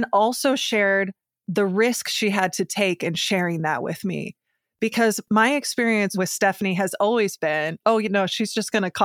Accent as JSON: {"language": "English", "region": "Iowa", "country": "United States", "tie": "born or raised there", "said": "particularly growing up in Iowa, it's an incredibly homogenous culture."}